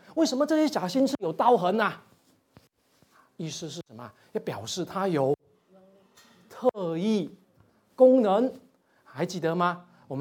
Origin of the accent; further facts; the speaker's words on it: Fujian, China; accent: Fujianese; 我们福建话叫党鸡